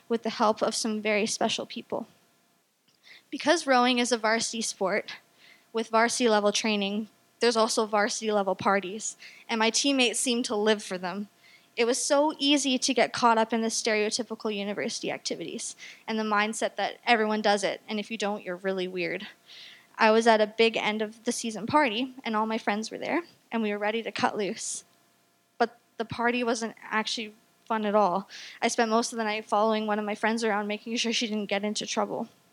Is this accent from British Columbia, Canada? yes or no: yes; Langley, British Columbia, Canada; So I grew up in Langley, raised by my mom, Teresa.